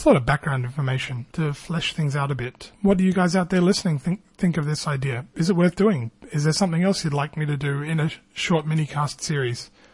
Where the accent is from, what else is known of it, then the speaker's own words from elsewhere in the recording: Australia; I'm an Australian. I don't know my way around the US at all.